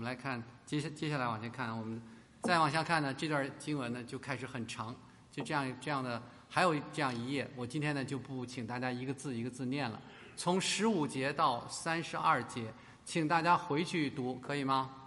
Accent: Beijing, China; 就说我的老家北京城吧

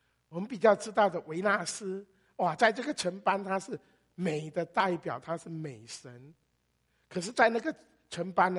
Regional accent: Fujian, China; 我们福建人，我常说福建人，我们福建人有个叫做众神狂欢的地带

